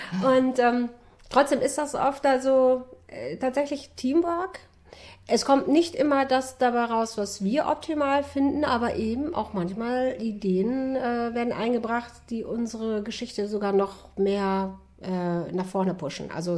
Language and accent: German; Lower Saxony, Germany; das spielt in meiner Heimat in Ostfriesland, aber auch ein Krimi.